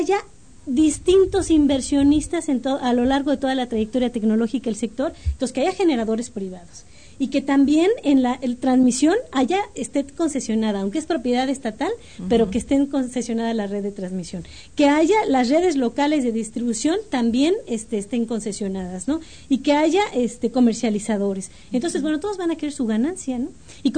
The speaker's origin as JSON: {"language": "Spanish", "country": "Mexico"}